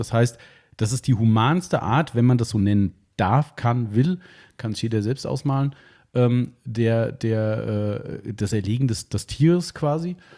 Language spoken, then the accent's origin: German; Hesse, Germany